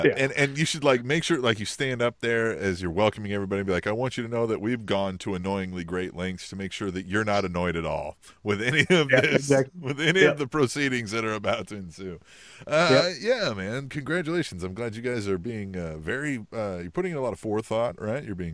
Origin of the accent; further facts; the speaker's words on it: Manhattan, New York, United States; This was in Manhattan, like my hometown.